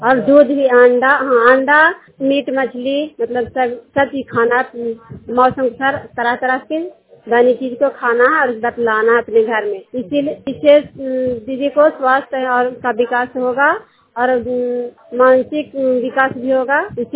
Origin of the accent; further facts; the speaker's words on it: Kachhama, India; ग्राम post कच्छामा की रहने वाली हूँ